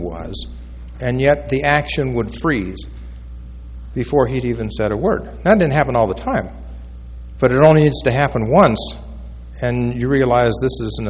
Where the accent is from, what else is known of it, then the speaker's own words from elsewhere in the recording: Los Angeles, California, United States; I grew up in the church. I was born in 1948. But I grew up in Los Angeles, so I never met President McKay.